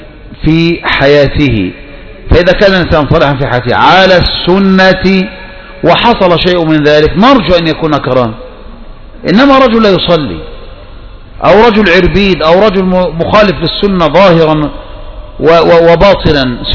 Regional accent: Tanta, Gharbia, Egypt; زي عندنا في طنطا

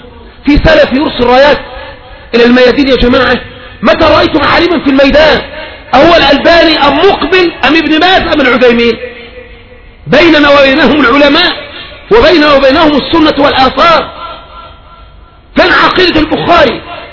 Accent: Egypt; احنا من مصر يا اخوان، احنا من مصر، لسه من مصر يا اخواني موجود.

